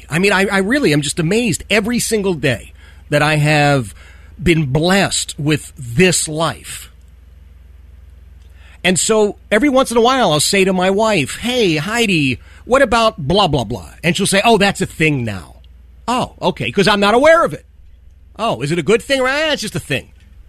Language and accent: English; Philadelphia, Pennsylvania, United States; I grew up in Philadelphia, in the city of Philadelphia.